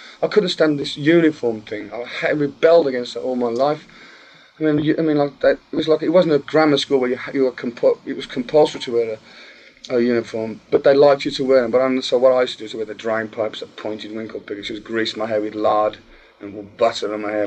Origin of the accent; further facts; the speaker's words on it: Birmingham, West Midlands, United Kingdom; I was born in Birmingham, England in 1948.